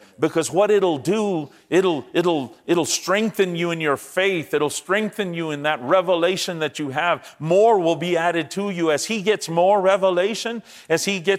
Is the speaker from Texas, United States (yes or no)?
yes; Texas, United States; And I was sitting with the Texas team because I'm from Texas.